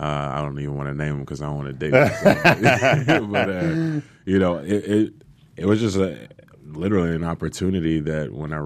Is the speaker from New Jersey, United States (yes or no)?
no; Washington, District of Columbia, United States; born there; I was born in Washington, D.C.